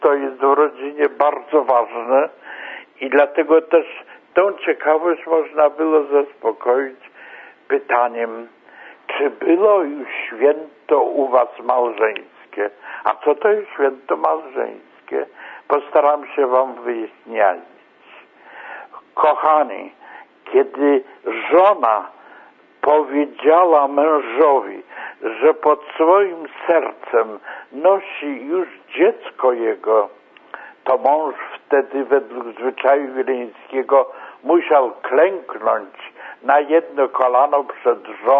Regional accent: Vilnius County, Lithuania; urodziłem się na Wężczyźnie 92 lata temu, zobaczcie, jaki stary jestem, i dlatego też wychowałem się tam, nasiąkając tymi pięknymi tradycjami

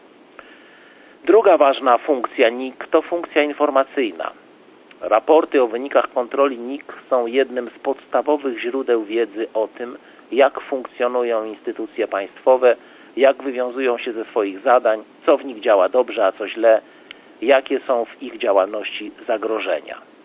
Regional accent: Łódź Voivodeship, Poland; rodzinne gospodarstwo, w którym się wychowałem w powiecie rawskim, leży na granicy dwóch wsi, z których jedna nazywa się Regnów, a druga nosi nazwę właśnie od tej dawnej kontroli państwowej, wywodzącą się podskarbice królewskie.

